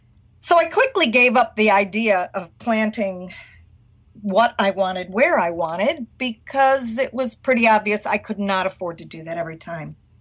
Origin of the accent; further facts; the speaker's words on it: New York, United States; Now, I grew up in New York State, so I was not familiar with Texas native plants at all.